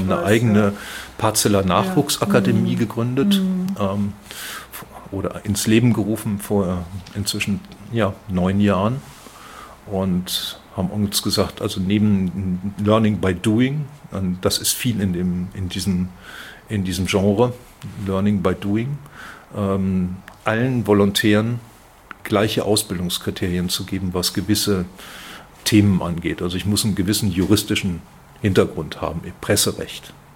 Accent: North Rhine-Westphalia, Germany; born there; Ich bin gebürtiger Westfale, werde das nie ganz ablegen, weil ich auch dickköpfig bin und das sagt man in Westfalen ja so nach.

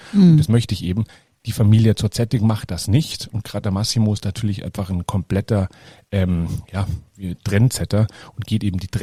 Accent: Munich, Bavaria, Germany; weil es für mich ja als Münchner ein ganz schweres Wort ist.

